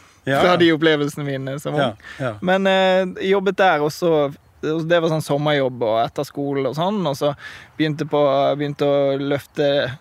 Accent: Sotra, Vestland, Norway; jeg har vært freelancer siden jeg flyttet fra Oslo. Ja. Så sånn min reise har vært er at jeg vokste opp da ute på Sotra.

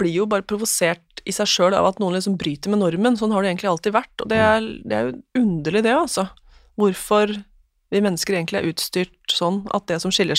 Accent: Hamar, Innlandet, Norway; altså jeg vokste opp på Hamar.

